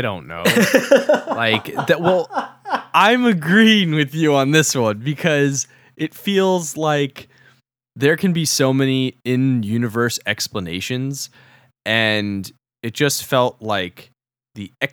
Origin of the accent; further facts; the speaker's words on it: New York, United States; accent: New York; Like, my New York accent is coming out now.